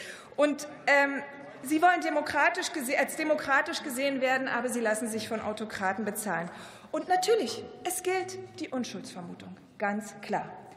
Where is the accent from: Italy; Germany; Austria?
Germany; Cottbus, Brandenburg; Ein Fotograf aus Cottbus, meiner Heimatstadt